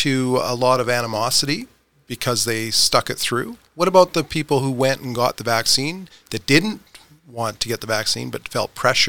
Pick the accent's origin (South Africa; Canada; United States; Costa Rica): Canada; Prince George, British Columbia; now in Creston, Canada; I was raised in Prince George in a mostly atheist home, and moved to Creston in 1987, and moved away from the Kootenays in 1994